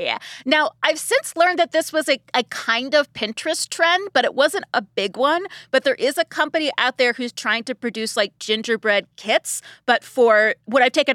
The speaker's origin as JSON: {"language": "English", "region": "Ohio", "country": "United States", "tie": "born or raised there", "said": "To me, growing up in Ohio, they tasted just as good as like there'd be these roadside stands with nobody staffing it"}